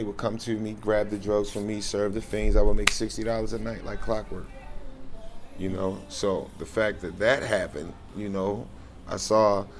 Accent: Baltimore, Maryland, United States; Yes, sir. Born and raised in Baltimore.

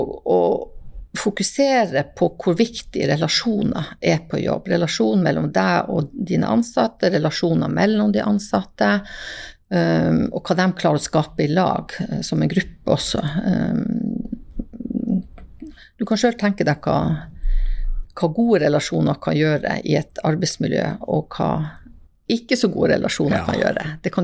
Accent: Jakobselv, Finnmark, Norway; Jeg hadde det første kurset hjemme i Jakobselv faktisk.

